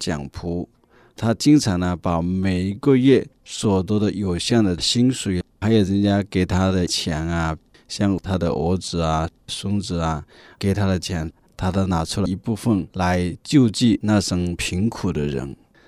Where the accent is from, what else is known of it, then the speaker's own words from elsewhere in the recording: China; now in Canada; 特别是我们中国人移民到加拿大来，总会有语言文化风俗习惯上的差异，压力呢自然很大。